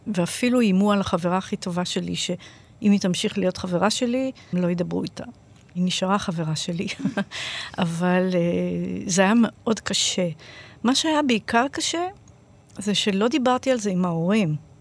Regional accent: Jerusalem, Jerusalem District, Israel; אני גדלתי בירושלים, בבית הקרם. ההורים שלי היו יתומים, אמא שלי עלתה בגיל 16, אבא שלי עלה בגיל 18, הם התחתנו בארץ, שניהם עלו ממרוקו, הולדתי בקטמון

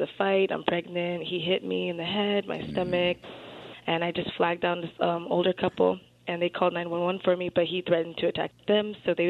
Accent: California, United States; I'm not from the area. I'm from Ventura County.

